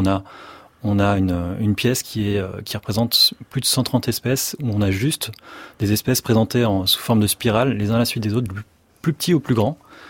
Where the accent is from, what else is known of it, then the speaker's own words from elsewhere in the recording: Grenoble, Auvergne-Rhône-Alpes, France; j'ai été élevé à Grenoble et dans les campagnes environnantes